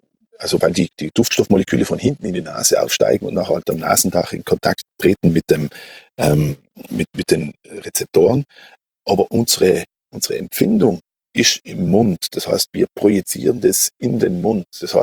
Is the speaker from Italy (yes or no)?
yes; Merano, Trentino-Alto Adige, Italy; also born or lived in Algund; now in Vienna, Austria